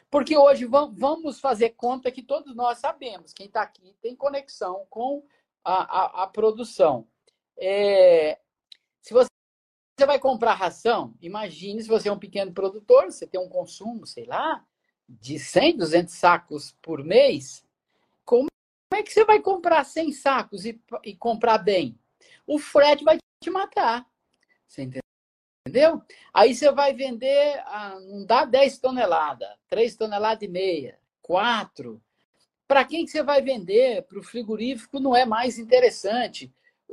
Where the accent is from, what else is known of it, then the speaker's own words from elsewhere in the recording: Minas Gerais, Brazil; born there; Eu nasci numa fazenda em Minas Gerais, a fazenda, para você ter ideia, né? O tanto que ela era distante, que ela se chamava Fazenda Escondida, né?